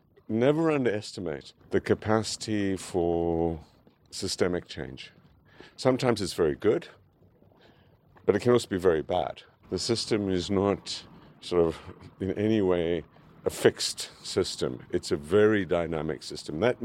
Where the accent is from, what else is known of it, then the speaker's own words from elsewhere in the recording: South Africa; moved away as an adult; also born or lived in Paris, France; I'm a South African, so I was involved in the anti-apartheid struggle. And I'd left to go into exile